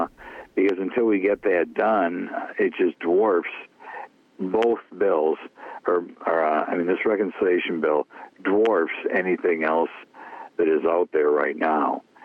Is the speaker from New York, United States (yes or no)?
no; Wisconsin, United States; of course, I'm from Wisconsin, so I'm only a little bit prejudiced